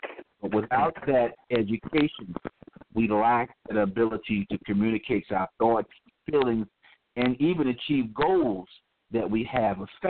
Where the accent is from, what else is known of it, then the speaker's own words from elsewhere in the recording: Rockland, United States; moved away; Though I'm from Rockland, I haven't lived there since